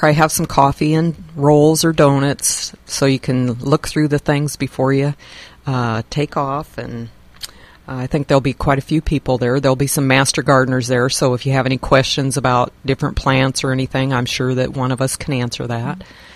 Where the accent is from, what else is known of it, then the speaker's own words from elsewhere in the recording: Griswold, Iowa, United States; And I'm from Griswold, so there's always some projects down in Griswold that you can work on.